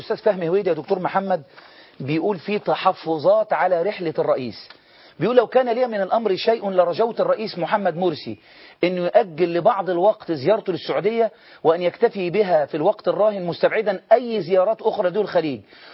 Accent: Egypt; هل من حق السعودية أنها تتدخل في نظام العمل عندنا في مصر؟

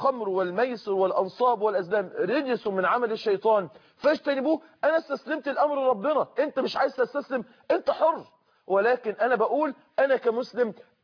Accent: Egypt; عندنا في مصر

